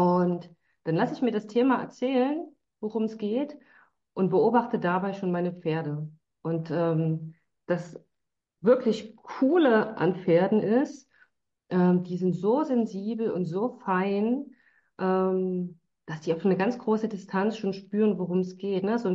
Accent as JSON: {"language": "German", "town": "Dresden", "region": "Saxony", "country": "Germany", "tie": "born or raised there", "said": "Ich bin gebürtig aus Dresden, lebe und werke hier auch immer noch."}